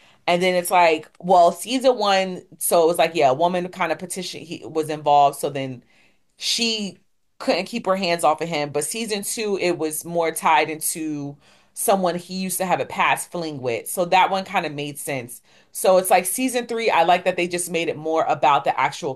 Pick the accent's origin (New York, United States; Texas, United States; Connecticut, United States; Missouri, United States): New York, United States; As a New Yorker, I hate when I can tell that actors and actresses are forcing an accent, especially one from the Northeast.